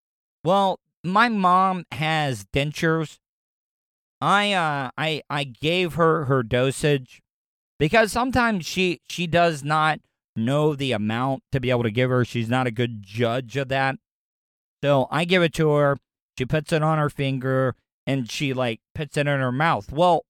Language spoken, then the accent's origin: English; the South, United States; growing up in the South, you know, we all get that stereotype of our family tree is just a straight line.